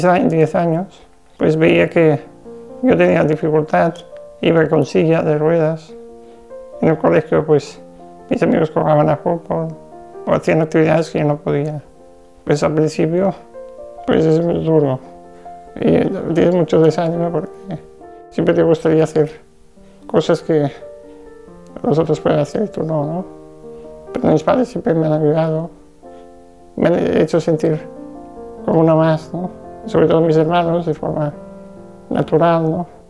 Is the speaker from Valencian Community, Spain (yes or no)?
no; Mata de Piedra, Catalonia, Spain; nací en 1995 y soy de Mata de Piedra, un pueblo de Barcelona.